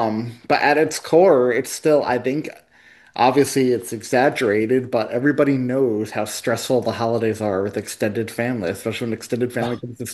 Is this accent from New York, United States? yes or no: yes; New York, United States; I feel like New Yorkers are the ones who joke about it the most, and I think it's just our way of coping with it.